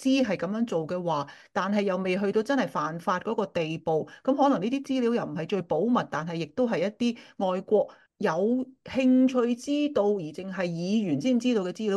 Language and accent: Cantonese; Canada; 系要向我哋加拿大人负责噶